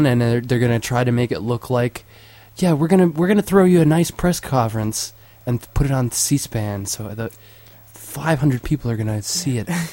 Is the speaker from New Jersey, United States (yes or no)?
yes; New Jersey, United States; I'm from Jersey. I've never said Jimmy's.